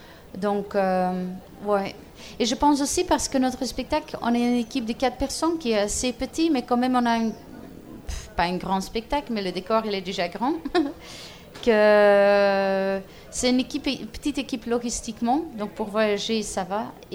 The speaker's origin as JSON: {"language": "French", "country": "Belgium", "tie": "born there", "said": "c'est dans le village où je suis née, en Belgique."}